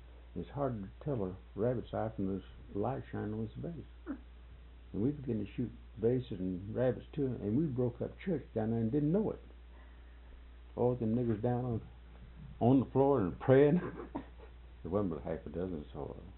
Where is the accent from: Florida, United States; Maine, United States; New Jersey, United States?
Florida, United States; I was raised down in Florida in the Everglades and what have you